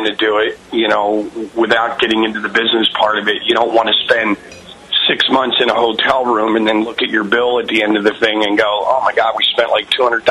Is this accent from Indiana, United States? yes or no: no; Philadelphia, Pennsylvania, United States; You know, Doug and I go back, we're both from Philadelphia.